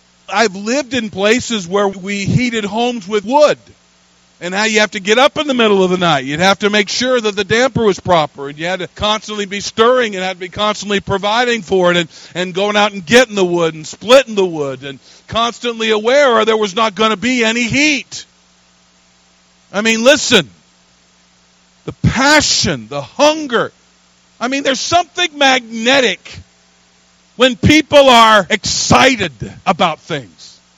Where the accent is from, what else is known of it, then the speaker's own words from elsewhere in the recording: Pacific Northwest, United States; I'm from the Pacific Northwest.